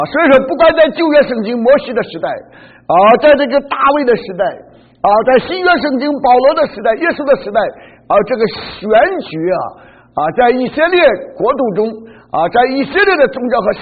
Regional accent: China; 所以弟兄姊妹啊，为什么我们中国人几千年来不明白宪政啊？

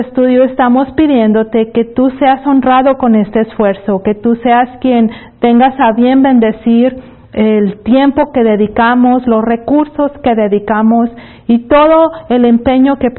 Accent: Mexico; Yo soy mexicana y yo hubiera querido traer un rebozo o un zarape

